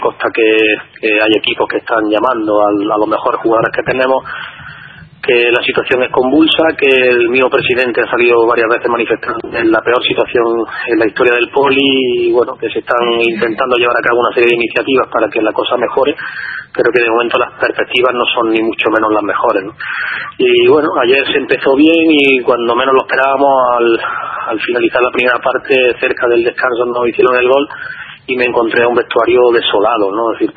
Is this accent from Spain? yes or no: yes; Granada, Andalusia, Spain; born there; yo, por lo que pone en mi DNI, soy de Granada